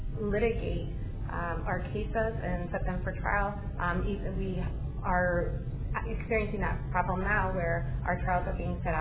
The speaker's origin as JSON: {"language": "English", "town": "Phoenix", "region": "Arizona", "country": "United States", "tie": "born or raised there", "said": "And I've been living in Phoenix and, Arizona ever since. So I grew up in Phoenix. I went to high school in Phoenix."}